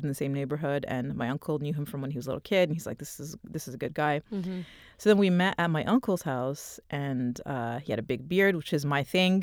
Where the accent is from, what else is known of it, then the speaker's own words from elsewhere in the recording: Toronto, Ontario, Canada; we grew up in Toronto. You know, I was born in Toronto, grew up in Toronto. We went to Islamic school growing up.